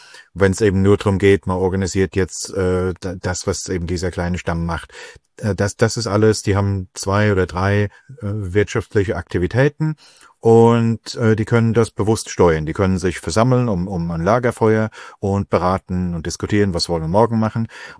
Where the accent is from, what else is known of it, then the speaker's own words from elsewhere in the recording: Rhineland-Palatinate, Germany; now in United Kingdom; es gibt jetzt eine schlechte Weinernte in der Pfalz, sagen wir mal, wo meine alte Heimatregion.